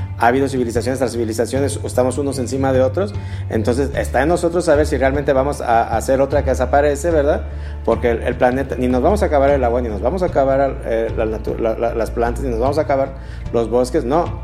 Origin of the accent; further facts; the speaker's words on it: Guadalajara, Jalisco, Mexico; qué podemos esperar nosotros aquí como tapatíos, no?